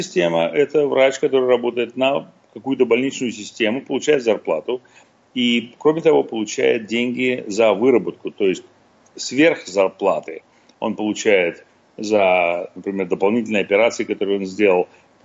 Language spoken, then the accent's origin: Russian; Russia; moved away; я же хирург из России, я же не здесь родился